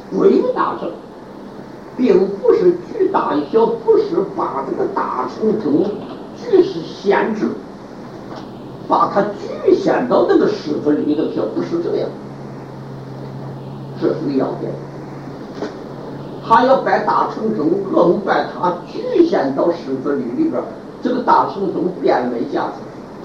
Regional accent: China; 因为我们中国人说话爱简单，就叫做南山宗。

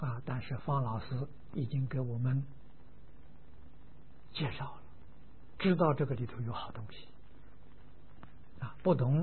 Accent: Lujiang, Anhui, China; now in Taiwan; 我们在台湾呢，难得遇到这老乡啊，啊，而且居住啊，真的不远啊。我的老家在庐江

